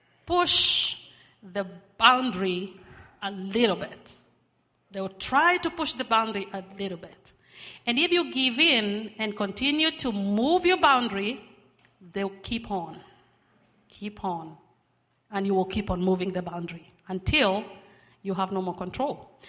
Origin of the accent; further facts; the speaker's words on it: Rimuru, Nairobi, Kenya; I was born in Kenya, East Africa, the outskirts of Nairobi, which is the capital city of Kenya, in a little place called Rimuru.